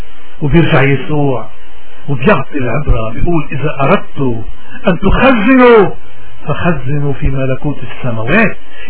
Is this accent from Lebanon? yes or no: yes; Lebanon; خلونا نحن خصوصا كلبنانيين، بلدنا عم بمر بظروف قاسية